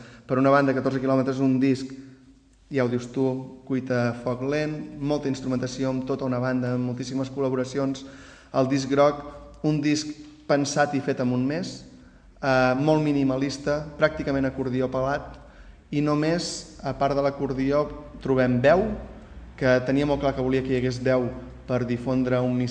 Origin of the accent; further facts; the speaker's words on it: Mont-roig del Camp, Catalonia, Spain; Un és el meu poble, on he crescut, on visc, de fet, on hi tinc tota la meva vida.